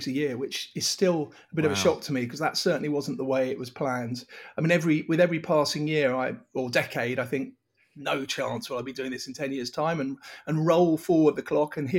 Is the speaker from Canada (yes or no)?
no; London, United Kingdom; I mean, I'm from London